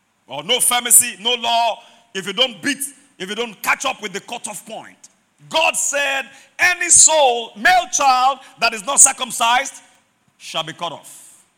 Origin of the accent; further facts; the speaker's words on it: Mokola, Oyo, Nigeria; That was how we grew up in Mokola. We were trained to fight.